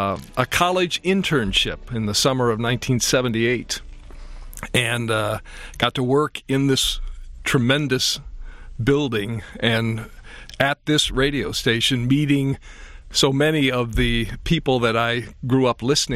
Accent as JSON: {"language": "English", "town": "Brighton", "region": "Michigan", "country": "United States", "tie": "born or raised there", "said": "I grew up in Brighton, Michigan. We were, I would say, a typical family."}